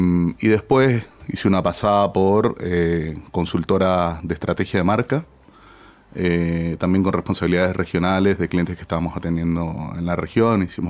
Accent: Nicaragua; moved away as an adult; now in Chile; Sí, yo soy nicaragüense. Tengo 17 años de vivir en Chile.

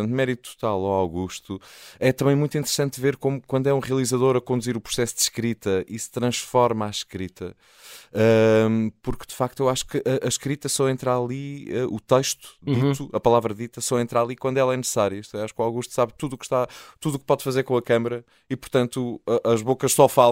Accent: Azores, Portugal; enquanto profissional do audiovisual, enquanto português, enquanto açoriano já agora.

